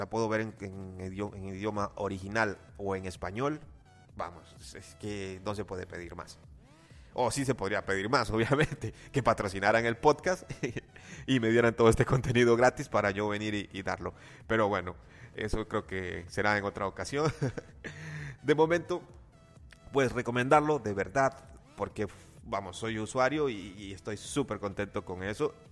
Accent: Costa Rica; porque en mi pueblo no hay, así que tengo que trasladarme a la aldea siguiente, que son unos 30 minutos en auto para ir al cine de esa otra aldea. No son aldeas, no crean que Costa Rica vivimos tan atrás

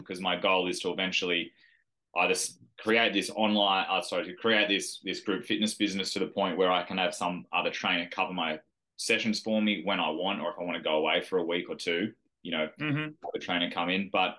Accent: New South Wales, Australia; growing up in the Northern Rivers near Nimbin, you know, like that hippie mentality of kind of like greed and money is evil

